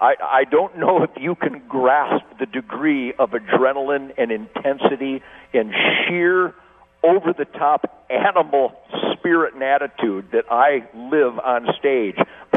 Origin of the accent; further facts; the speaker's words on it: Detroit, Michigan, United States; born there; I was born in Detroit in 1948, and I was there in the heat and the fire of the 67 riots